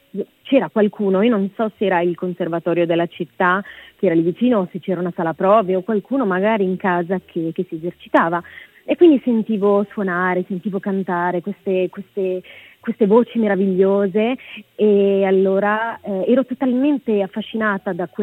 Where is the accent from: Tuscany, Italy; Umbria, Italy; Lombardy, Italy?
Lombardy, Italy; Cremona; io sono nata a Cremona, che è la città della musica, no? Cioè dei violini, e sono cresciuta i primi 7 anni della mia vita in una casa famiglia